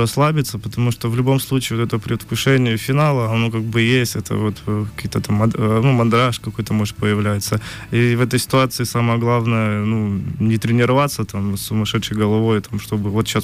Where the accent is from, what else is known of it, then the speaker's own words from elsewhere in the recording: Alapayevsk, Sverdlovsk Oblast, Russia; Начинал заниматься волейболом в Свердловской области, город Алапаевск, откуда я родом.